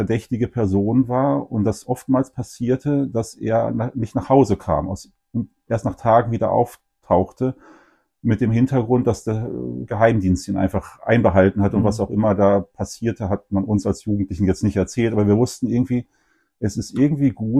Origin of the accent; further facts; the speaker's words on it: Bergkamen, North Rhine-Westphalia, Germany; ich bin aufgewachsen am Rand des Ruhrgebiets, Bergkamen ist der Ort